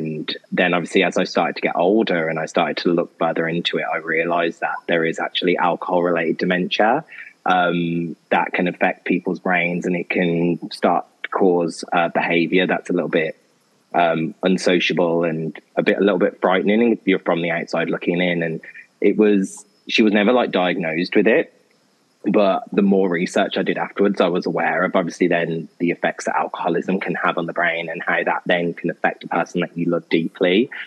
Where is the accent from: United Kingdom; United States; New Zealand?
United Kingdom; Birmingham, West Midlands; I'm from Birmingham